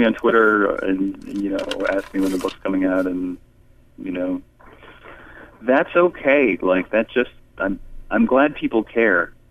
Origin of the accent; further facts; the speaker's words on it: Florida, United States; I grew up in Florida, so more like the tropics.